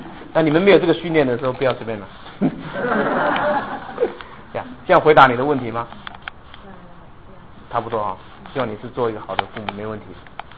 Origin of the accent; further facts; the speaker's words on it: China; 像我中国人还不了解中国文化